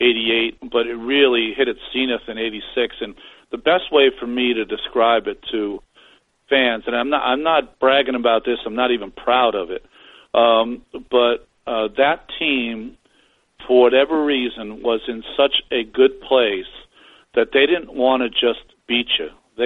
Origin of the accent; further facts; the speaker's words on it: Massachusetts, United States; Dad's a Red Sox fan. I grew up in Massachusetts.